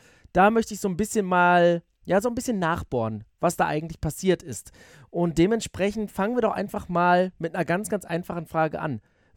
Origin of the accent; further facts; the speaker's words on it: West Germany, Germany; das sagt sogar mir als Westdeutscher etwas, ja?